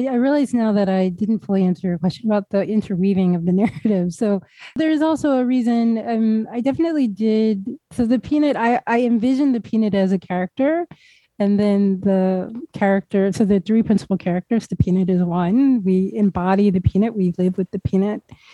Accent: United States; which is also just mind-boggling as an American.

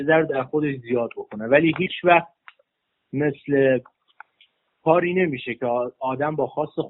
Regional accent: Kermanshah, Iran; 18 ساله از کرمانشاه هستم.

